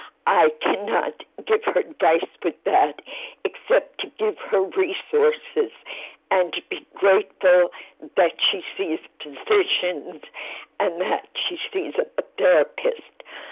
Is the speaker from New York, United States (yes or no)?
yes; Rockland County, New York, United States; I'm from Rockland County, New York.